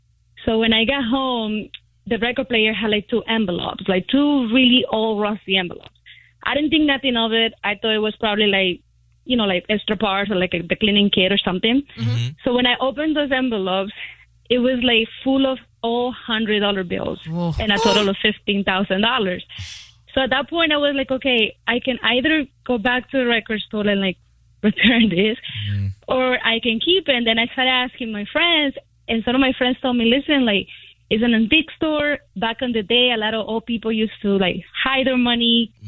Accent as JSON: {"language": "English", "country": "Colombia", "second_language": "English", "said": "I'm from another country. I'm from Colombia."}